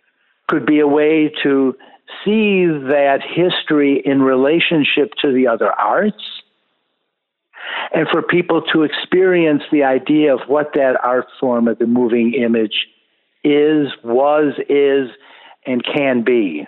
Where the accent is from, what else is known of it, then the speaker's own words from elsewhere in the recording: Rochester, New York, United States; But before then, I was growing up in Rochester, New York.